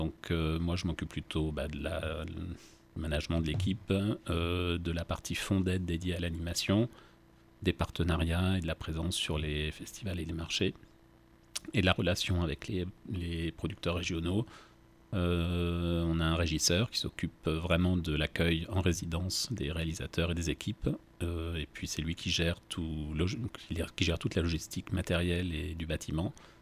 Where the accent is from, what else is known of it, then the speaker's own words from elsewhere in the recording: Châteauroux, Centre-Val de Loire, France; born there; je suis responsable de Cyclic Animation à Vendôme. Je suis originaire de la région, je suis né à Châteauroux, j'ai fait mes études à Orléans, aux Beaux-Arts.